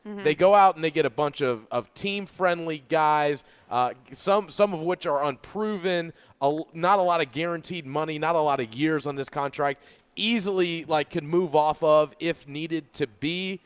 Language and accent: English; Louisville, Kentucky, United States; And this is coming from a Louisville fan. Like, I grew up in Louisville. I don't like Kentucky.